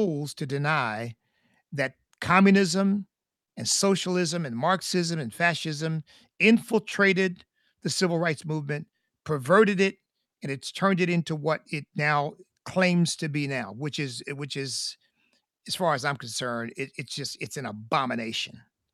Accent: United States; I'm an American. I'm a patriot. I'm a Christian. I'm grateful to God every day of my life for this country

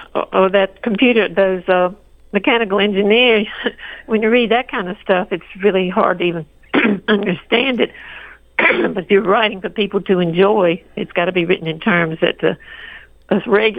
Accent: North Carolina, United States; and I'm from North Carolina, and our public schools, I don't think, do enough

